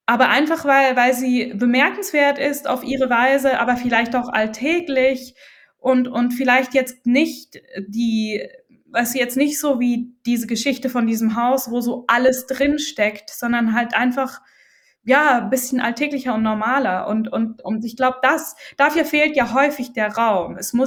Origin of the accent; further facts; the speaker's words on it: Switzerland; bin jetzt ich als Schweizerin überhaupt berechtigt, in den Libanon zu reisen